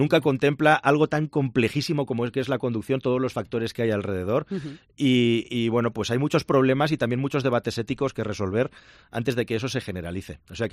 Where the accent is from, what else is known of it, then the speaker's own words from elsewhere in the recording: Barcelona, Catalonia, Spain; yo vengo de Barcelona